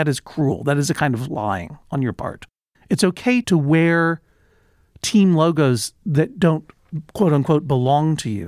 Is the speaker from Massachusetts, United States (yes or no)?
yes; Boston, Massachusetts, United States; even though I'm from Boston. I've never had a Boston accent. I've always felt like a person without a country.